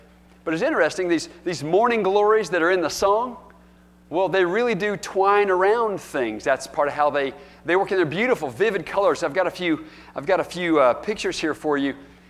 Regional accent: North Carolina, United States; also born or lived in Texas; But growing up in North Carolina, out in the country, and we had a really big garden.

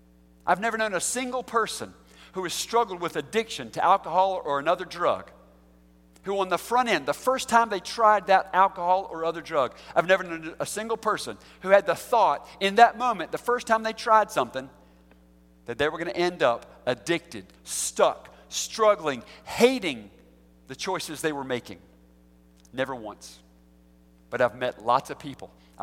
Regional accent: United States; born there; I was not a Christian, just because I was born in America and went to church.

